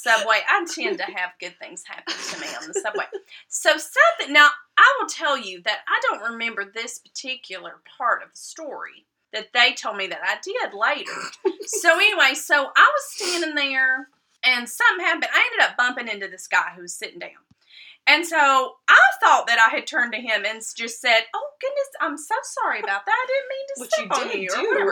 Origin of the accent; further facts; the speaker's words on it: the South, United States; Because I'm from the South, I'm bad about touching people.